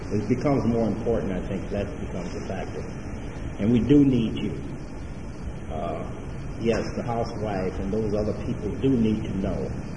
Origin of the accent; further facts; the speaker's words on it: Los Angeles, California, United States; I'm from Los Angeles.